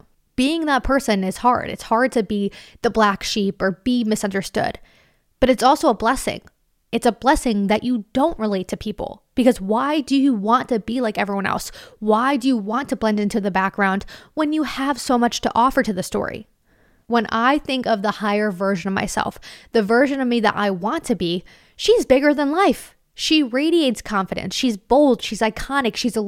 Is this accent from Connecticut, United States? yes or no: yes; Connecticut, United States; I live in a pretty small town in Connecticut. I live right next to my hometown that I grew up in that's of bigger size, but it's all kind of meshed into one. It's very New England.